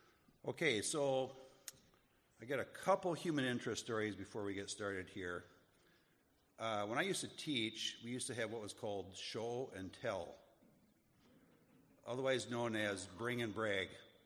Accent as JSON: {"language": "English", "town": "Ladysmith", "region": "Wisconsin", "country": "United States", "tie": "born there", "said": "I was born in March 27th, 1966. I was actually born in a hospital in Ladysmith, Wisconsin."}